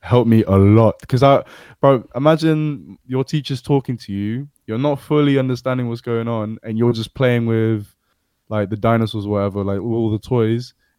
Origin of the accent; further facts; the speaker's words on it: London, United Kingdom; born there; I'm half British on my dad's side and I'm half Indonesian from my mum's side. But I was born in London. But I grew up with an Indonesian childhood.